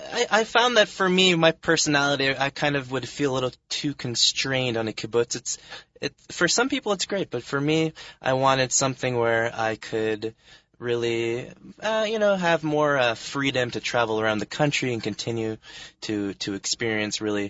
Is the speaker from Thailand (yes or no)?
no; Montreal, Quebec, Canada; I'm from Canada, Montreal.